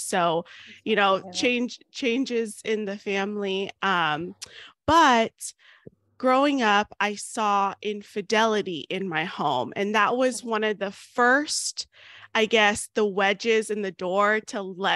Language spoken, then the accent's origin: English; Florida, United States; also born or lived in New York; New York was my last couple of years, and then I moved back home. I'm from Florida, so This is home for me.